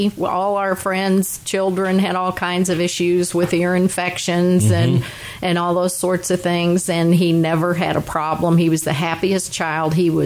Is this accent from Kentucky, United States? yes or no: yes; Louisville, Kentucky, United States; Even though I grew up in Louisville, we were next door to a 7-acre truck garden.